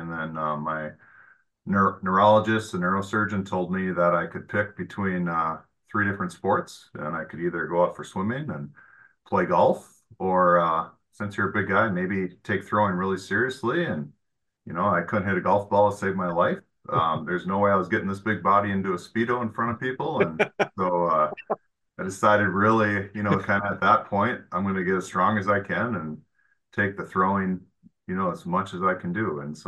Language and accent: English; Minnesota, United States; Perm High School, where I grew up in Minnesota.